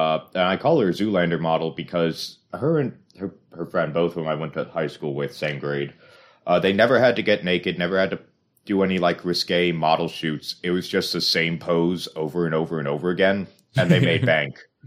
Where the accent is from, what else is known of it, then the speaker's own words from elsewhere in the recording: Pennsylvania, United States; I knew a bunch of cunts I went to school with who don't live in my hometown of Pennsylvania.